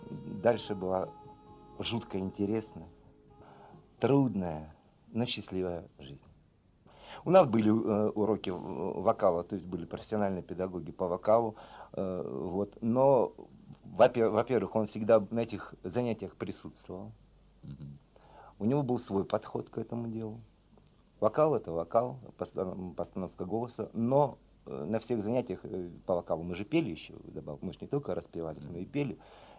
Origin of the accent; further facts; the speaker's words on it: Rybinsk, Yaroslavl Oblast, Russia; born there; Я родился в Рыбинске, слава тебе, Господи. Вот. И вернулся сюда, и вернусь обязательно сюда.